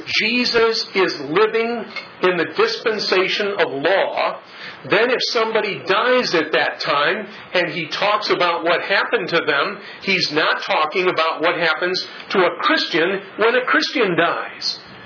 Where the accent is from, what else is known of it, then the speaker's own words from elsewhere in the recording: California, United States; And so I'm from California, and it's a dry heat, okay?